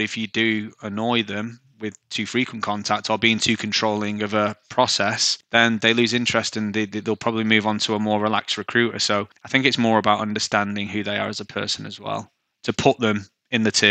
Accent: Manchester, North West England, United Kingdom; accent: Mancunian; as you can hear, I'm very Mancunian, I don't really tone it down.

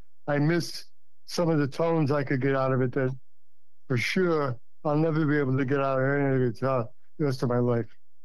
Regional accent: Providence, Rhode Island, United States; also born or lived in Ann Arbor; Now, I had been on the East Coast, and I grew up in Providence, Rhode Island.

